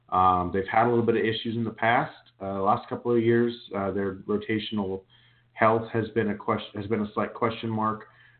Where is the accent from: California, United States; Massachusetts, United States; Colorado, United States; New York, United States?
California, United States; Turlock; And now I grew up in Turlock, Modesto area.